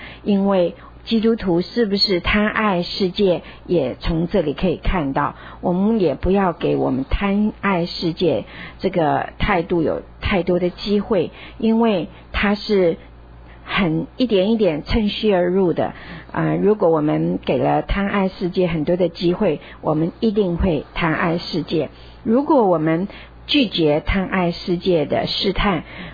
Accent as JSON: {"language": "Chinese", "country": "China", "said": "我们中国人也常说知足者，知足者常乐，知足常乐。"}